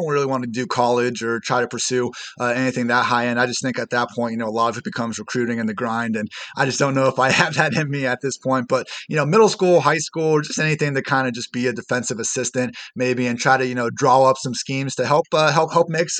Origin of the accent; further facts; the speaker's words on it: Dublin, Ohio, United States; I'm from Dublin, Ohio.